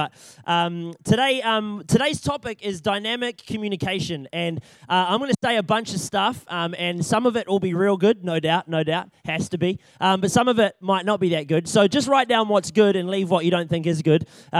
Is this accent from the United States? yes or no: no; Wellington, New Zealand; I am from Wellington, and I've done 3 years of the internship program, which is now called the Arise Ministry School in Wellington.